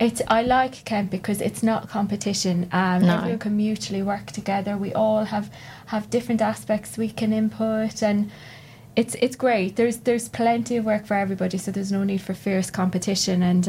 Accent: Limerick, Munster, Ireland; I am from Limerick in Southwest Ireland.

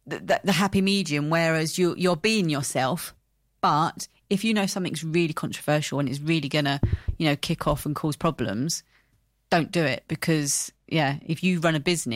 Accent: United Kingdom; British. We're never happy.

